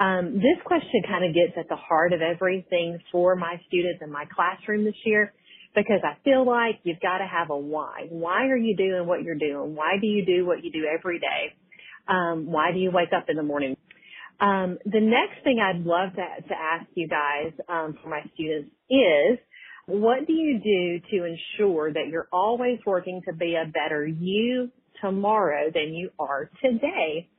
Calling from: Brandon, Mississippi, United States; Hey, Todd and Julie. … from Brandon, Mississippi.

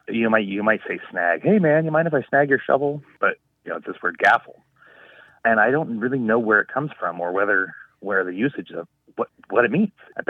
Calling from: Juneau, Alaska, United States; I'm calling from Juneau, Alaska.

